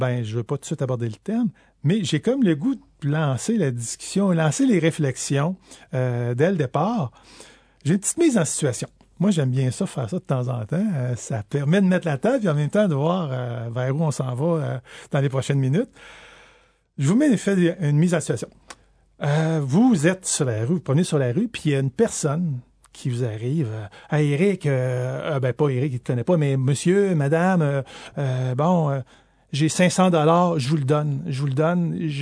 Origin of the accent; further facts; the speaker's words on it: Quebec, Canada; comme on dit chez nous, au Québec